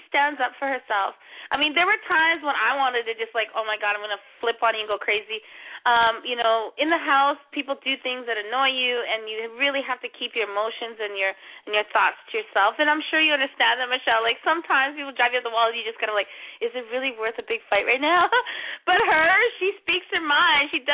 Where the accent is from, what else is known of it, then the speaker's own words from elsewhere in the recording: Vancouver, British Columbia, Canada; because I am from Vancouver.